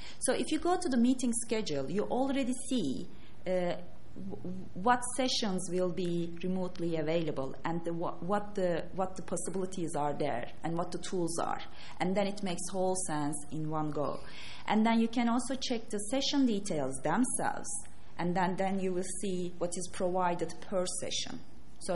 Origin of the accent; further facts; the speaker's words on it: Turkey; English is a second language; I'm from Turkey.